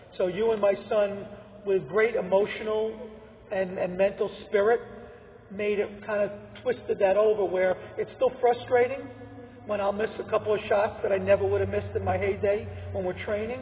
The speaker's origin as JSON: {"language": "English", "town": "New York City", "region": "New York", "country": "United States", "tie": "born or raised there", "said": "Maybe because I grew up in New York City and the tennis"}